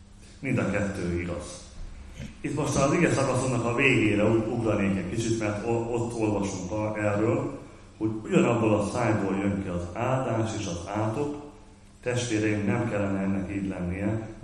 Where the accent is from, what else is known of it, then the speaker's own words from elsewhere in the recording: Debrecen, Hajdú-Bihar, Hungary; hát igen, onnan Debrecenből jöttünk. Hallatszik, mondták nekünk.